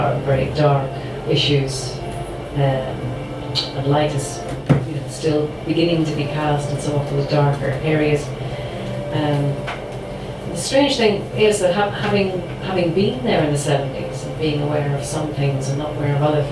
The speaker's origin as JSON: {"language": "English", "town": "Belfast", "region": "Northern Ireland", "country": "United Kingdom", "tie": "born or raised there", "said": "I grew up in Belfast in the bad times, pretty much, and something peculiar has been happening over the last few years."}